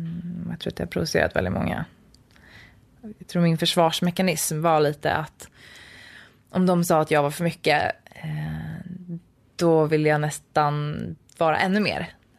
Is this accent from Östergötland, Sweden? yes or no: yes; Kvarsebo, Östergötland, Sweden; born there; Jag har flyttat runt väldigt mycket, men jag föddes utanför Kolmården, djurparken. I Kvarsebo heter det.